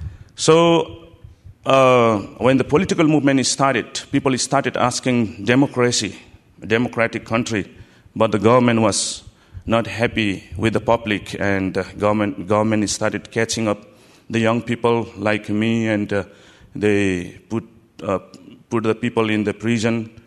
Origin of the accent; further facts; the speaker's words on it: Bhutan; I was the first son in my family, and I am from Bhutan. Bhutan is a very tiny country, north of India and south of China, sandwiched between China and India. It's a very tiny country and almost 85% Buddhism.